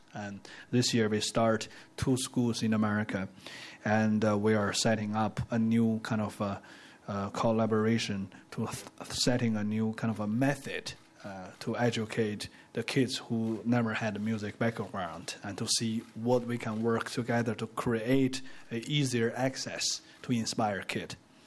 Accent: China; English is a second language; now in United States; also rest of the world, including my home country, China, obviously.

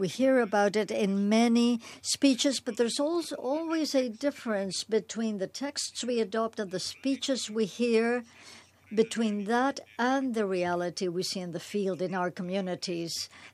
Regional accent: Burkina Faso; I come from Burkina Faso, one of the poorest countries in the world

